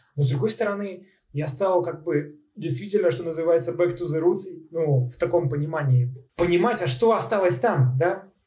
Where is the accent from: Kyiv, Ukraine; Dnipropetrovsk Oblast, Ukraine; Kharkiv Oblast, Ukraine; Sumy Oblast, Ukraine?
Kyiv, Ukraine; moved away; Тогда я смотрел из Киева на запад, но, опять же, глазами киевлянина